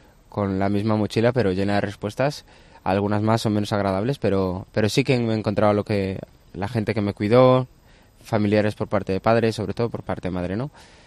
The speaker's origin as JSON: {"language": "Spanish", "region": "Galicia", "country": "Spain", "tie": "born or raised there", "said": "yo me crié en dos sitios de Galicia y el primero sobre todo éramos un conjunto de casas ahí dispersas que han agrupado para llamarlos de una forma determinada, ¿no? Se llama Linteiros"}